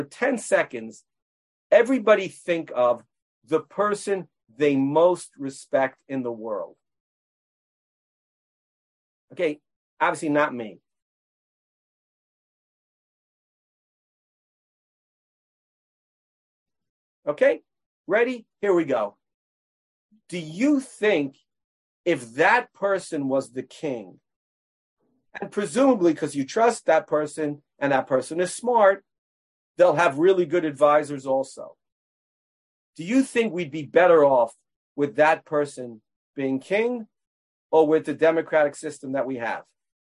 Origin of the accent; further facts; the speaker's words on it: United States; Again, we grew up in America.